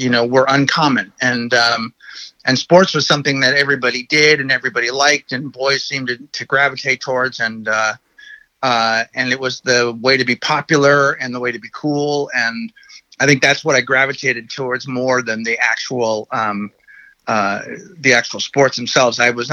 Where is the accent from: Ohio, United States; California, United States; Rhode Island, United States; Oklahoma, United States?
California, United States; San Francisco; I grew up around in San Francisco, so I knew Robin Williams and all those people when I was a kid, and there was a healthy comedy scene in San Francisco always.